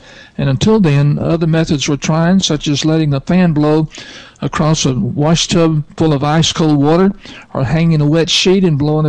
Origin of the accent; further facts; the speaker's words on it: the South, United States; but growing up in the South, I used to hear stories